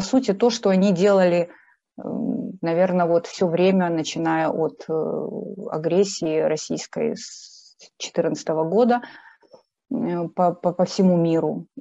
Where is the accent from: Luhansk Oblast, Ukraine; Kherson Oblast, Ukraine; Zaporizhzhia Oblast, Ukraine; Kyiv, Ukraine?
Kyiv, Ukraine; born there; Я нахожусь сейчас в Киеве, я родилась в Киеве, и сейчас нахожусь здесь.